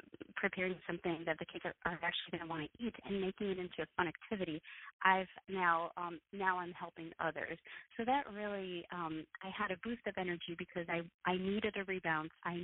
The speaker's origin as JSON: {"language": "English", "country": "France", "tie": "born or raised there", "said": "when I grew up in France"}